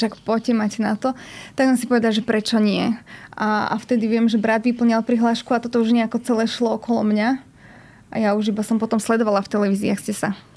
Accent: Žilina Region, Slovakia; u nás na Orave

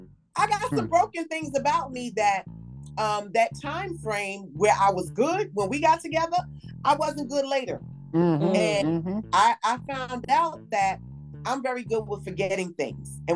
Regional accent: New York, United States; Because I'm from New York and I might know how to walk the concrete ground a little bit more than anybody else

